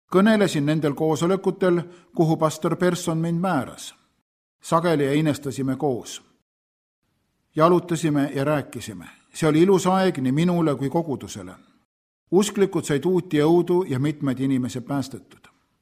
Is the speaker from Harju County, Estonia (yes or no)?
no; Hiiu County, Estonia; Meie koosolekutel Kumlas käisid mõnikord inimesed minu kodusaarelt Hiiumaalt.